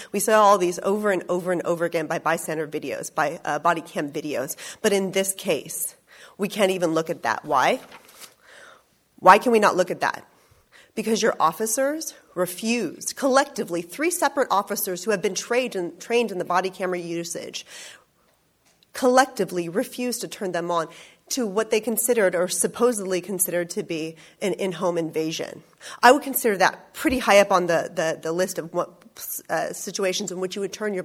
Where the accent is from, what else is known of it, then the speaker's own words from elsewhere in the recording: California, United States; I grew up in the Placer County area. My family still lives in Roseville.